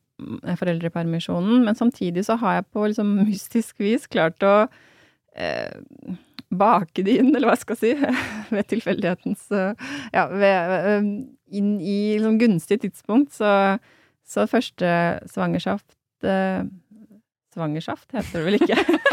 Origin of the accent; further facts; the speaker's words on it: Hamar, Innlandet, Norway; also born or lived in Berlin; Jeg kom jo fra Hamar, så det var jo der bor familien min.